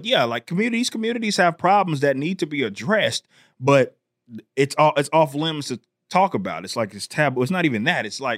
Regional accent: Dallas, Texas, United States; I was raised from Oak Cliff, Texas, right, or, you know, around here in South Dallas.

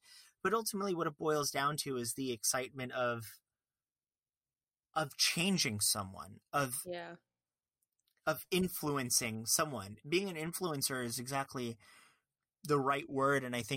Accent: Fort Lauderdale, Florida, United States; also born or lived in Long Island; When I was in middle school, I'm from Long Island, but I was raised in Fort Lauderdale.

